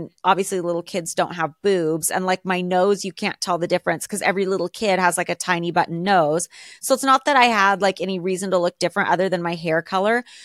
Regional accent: Alaska, United States; You just know I grew up in Alaska.

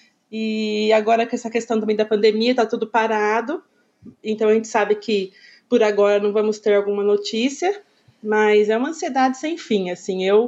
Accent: Jundiaí, São Paulo, Brazil; e aqui em Jundiaí, eu sou de Jundiaí, né

